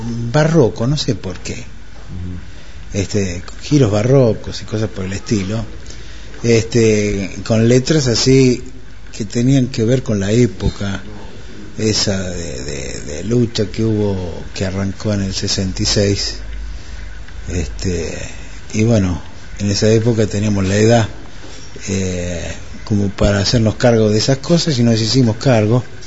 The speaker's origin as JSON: {"language": "Spanish", "region": "Buenos Aires", "country": "Argentina", "said": "Sí, nacido en Almagro"}